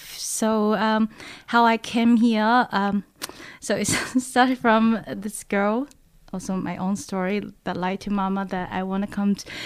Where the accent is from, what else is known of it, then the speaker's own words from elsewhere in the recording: Taiwan; now in Melbourne, Australia; I want to write from my heritage, from my own country where I come from. I'm from Taiwan. That's my background.